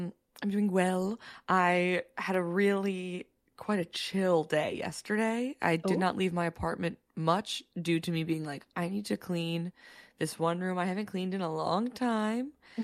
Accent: Michigan, United States; Listen, growing up in the Midwest, I'm from Michigan. Every house has a basement

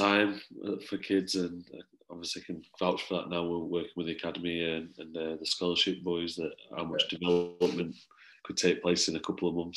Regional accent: Warrington, North West England, United Kingdom; Yeah, I grew up in Warrington.

